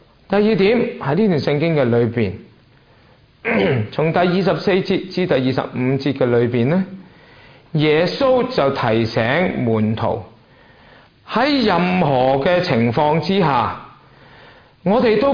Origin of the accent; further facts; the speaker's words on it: China; 喂，我哋中国人都有句说话喎，叫做青出于蓝啊！